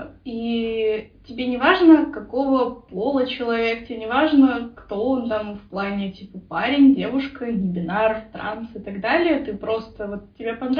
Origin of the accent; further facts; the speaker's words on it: Minsk, Belarus; now in Vilnius, Lithuania; Мне 18 лет. Я из Минска. Но на данный момент я проживаю в Вильнюсе.